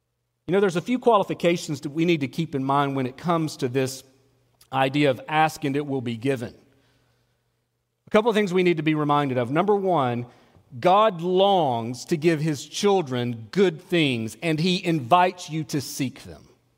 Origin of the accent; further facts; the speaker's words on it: the South, United States; I grew up in the South, and we used to call them